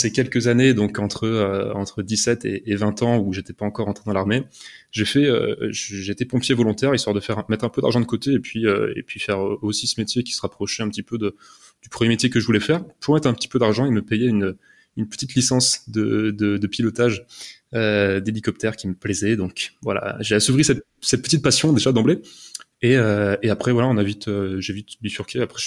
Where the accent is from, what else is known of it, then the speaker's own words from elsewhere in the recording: France; Donc, moi, je suis français, hein, je suis pas suisse.